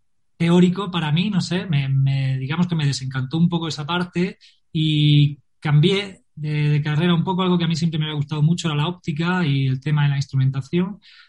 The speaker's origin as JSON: {"language": "Spanish", "region": "Region of Murcia", "country": "Spain", "accent": "Murcian", "said": "De repente llego aquí con mi acento murciano."}